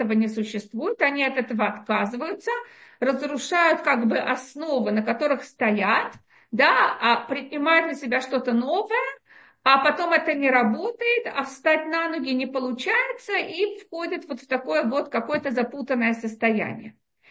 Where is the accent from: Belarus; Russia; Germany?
Russia; now in Israel; я выросла в России, мои родители сделали чуву, когда мне было 6 лет. Да, то есть, конечно, я училась в школе, где были мальчики и девочки, в обычной советской школе